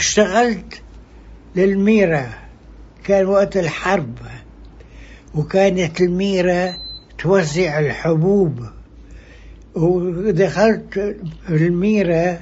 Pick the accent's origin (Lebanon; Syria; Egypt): Syria; Aleppo, Aleppo Governorate; أنا بردان في حلب سنة 1922، عمري اليوم 100 سنة.